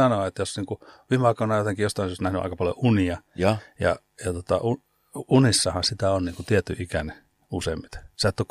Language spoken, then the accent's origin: Finnish; Kaarina, Southwest Finland, Finland; also born or lived in Oulu; mä oon syntynyt Oulussa, mutta olet tullut kouluun ja sitten Turkuun ja asunut itse asiassa Kaarinassa niin varsinaiset ne kouluvuodet siinä Turun ja Paraisten välillä